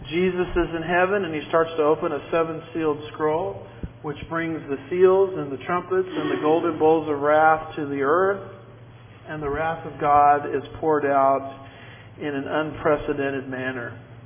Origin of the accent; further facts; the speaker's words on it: United States; I am an American. I speak as an American.